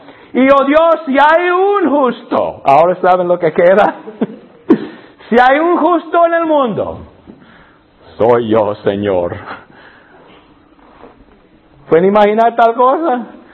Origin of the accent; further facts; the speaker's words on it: Alabama, United States; Nunca había visto tal cosa, yo soy de Alabama, en Alabama no se hace esto.